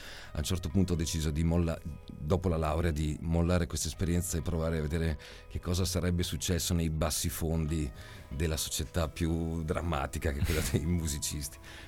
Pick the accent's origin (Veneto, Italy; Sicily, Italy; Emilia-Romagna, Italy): Veneto, Italy; Costalta; Io sono di Belluno e in particolare, diciamo, il mio cuore genetico sta sulle Dolomiti... al confine con l'Austria, nella zona che si chiama Comelico, nel paesino di Costalta.